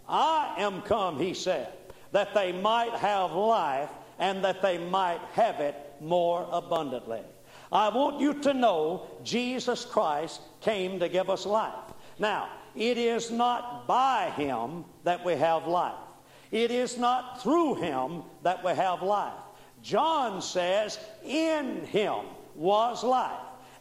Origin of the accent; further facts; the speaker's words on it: Mobile, Alabama, United States; I remember Brother Oral Roberts was in a tent revival in Mobile, my hometown.